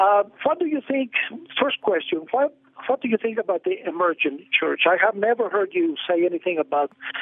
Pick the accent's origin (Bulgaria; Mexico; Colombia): Mexico; English is a second language; And, you know, we were both born in a different country. I came from Mexico.